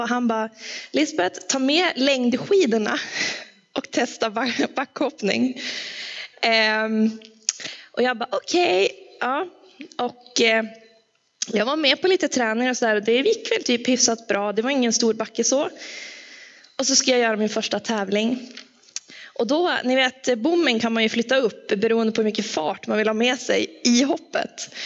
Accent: Norway; Swedish is a second language; Efternamnet kanske klingar både finskt och engelskt, men jag är norsk. Kommer från Norge

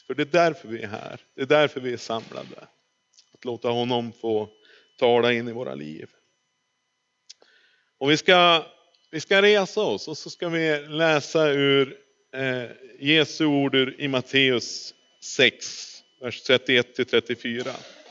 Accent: Örnsköldsvik, Västernorrland County, Sweden; Jag har faktiskt bara gjort en kort mellanlandning hemma i Övik hos min familj.

